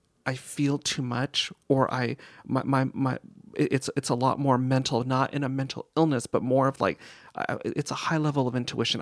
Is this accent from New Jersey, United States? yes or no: no; North Hollywood, California, United States; I lived in the Valley. I grew up in the Valley.